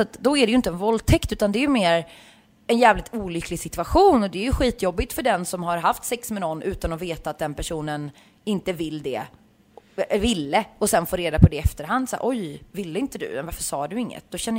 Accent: Uddevalla, Västra Götaland County, Sweden; och jag är från Uddevalla liksom, jag åker tillbaka dit ganska ofta, det har inte förändrats.

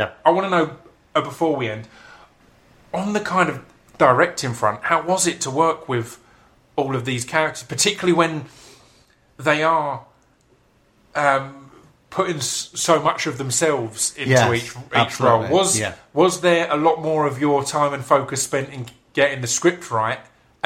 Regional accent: United Kingdom; I mean, as a Brit, you're always going, oh.

